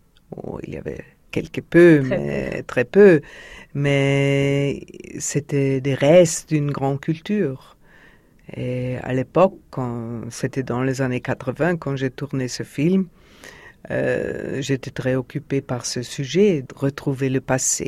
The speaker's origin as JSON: {"language": "French", "region": "Vienna", "country": "Austria", "tie": "born or raised there", "said": "Bon, je suis née à Vienne dans les années 50. Je dois dire que c'était pas très marrant de grandir dans cette ville d'après-guerre."}